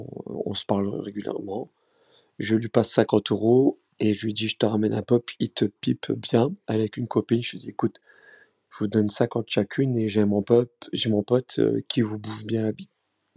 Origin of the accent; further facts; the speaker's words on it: Thionville, Grand Est, France; also born or lived in Paris; now in Metz, France; Là, je suis à Metz. Je suis originaire de Thionville de base. Hein. Je suis parti vivre à Paris, je suis à Metz.